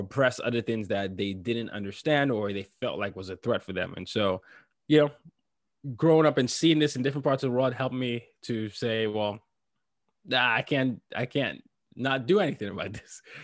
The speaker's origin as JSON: {"language": "English", "country": "Nigeria", "said": "I have to tell people I'm from Nigeria, because they're like, well, are you sure? You're English?"}